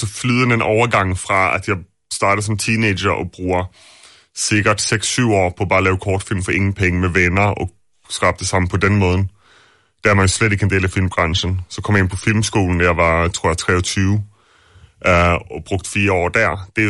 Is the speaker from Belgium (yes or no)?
no; Gothenburg, Västra Götaland, Sweden; moved away as an adult; now in Denmark; Jeg kendte jo slet ikke nogen i Danmark. Jeg flyttede hertil fra Göteborg, da jeg var 20.